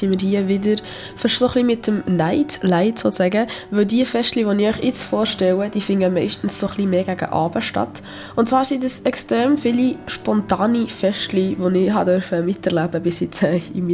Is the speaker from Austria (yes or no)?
no; Switzerland; also ich bin ja auch Schweizerin